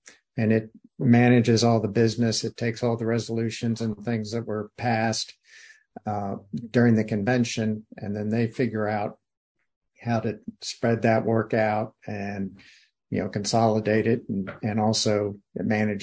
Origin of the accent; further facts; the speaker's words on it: Dyersburg, Tennessee, United States; I'm from Dyersburg, Tennessee, and this was my 5th convention.